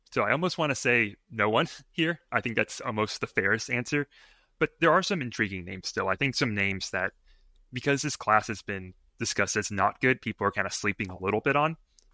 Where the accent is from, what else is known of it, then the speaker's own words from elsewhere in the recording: Houston, Texas, United States; Well, I grew up in Houston pretty much my entire life, and I've only spent 1 year living outside the city.